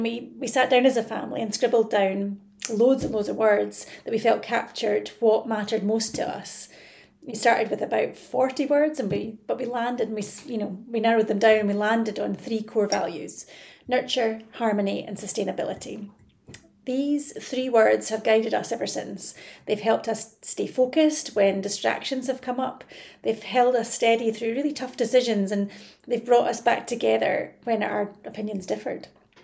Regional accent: Edinburgh, Scotland, United Kingdom; My dad worked in finance, my mum was a singer, and I grew up in and around Edinburgh, and it was a childhood full of horses and then more horses.

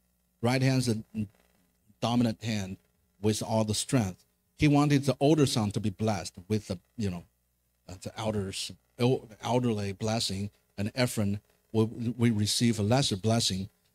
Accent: China; I was raised in China. I was brainwashed to hate all the religions.

